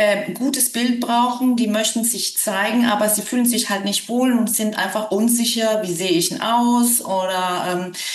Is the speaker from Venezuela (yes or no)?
yes; Venezuela; German is a second language; also born or lived in Argentina; now in Hamburg, Germany; Ich habe ein bisschen so diesen Akzent, als ein bisschen Französisch wird mir manchmal nachgesagt. Ich bin Südamerikanerin. Ich bin in Argentinien geboren, in Venezuela aufgewachsen und kam auch ziemlich jung nach Deutschland. Und lebe jetzt in Hamburg